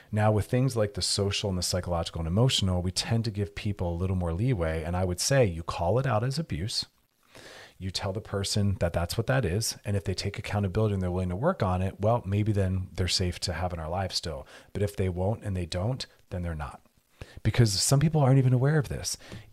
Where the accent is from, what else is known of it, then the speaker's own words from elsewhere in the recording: Philadelphia, Pennsylvania, United States; accent: Philly; You can hear my Philly accent in there.